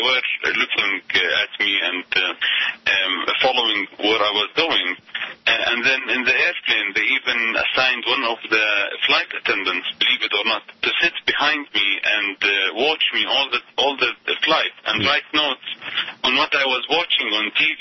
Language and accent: English; Iraq; I'm an Arab and I'm Muslim and I come from Iraq, I look like an Arab